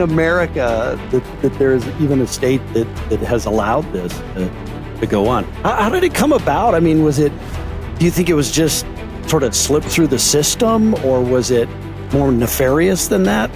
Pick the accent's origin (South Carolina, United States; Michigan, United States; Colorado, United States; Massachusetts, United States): Colorado, United States; I understand I want to hear about this because I'm born and raised in Colorado and I'm very bad at skiing.